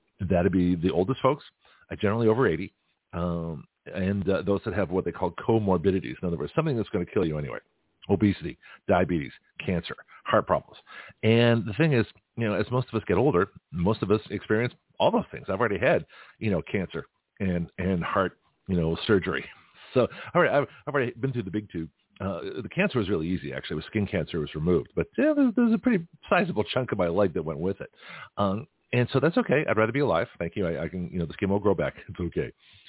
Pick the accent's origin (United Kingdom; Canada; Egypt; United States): Canada; because I'm Canadian originally.